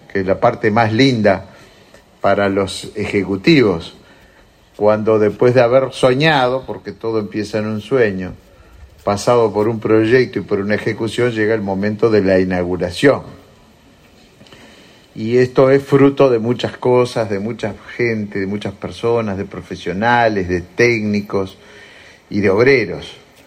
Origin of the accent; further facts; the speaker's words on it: Uruguay; somos pocos los uruguayos